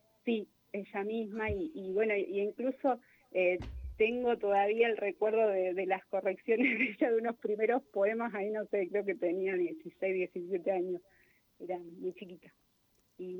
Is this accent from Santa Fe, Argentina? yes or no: no; Zapala, Neuquén, Argentina; now in Neuquén, Argentina; yo soy una piba de Zapala. Nací en 1977. Cursé, bueno, viví ahí hasta el 2019. Me fui a estudiar a La Plata. Luego volví a la provincia en 2006. Y bueno, y resido desde ese momento en Neuquén.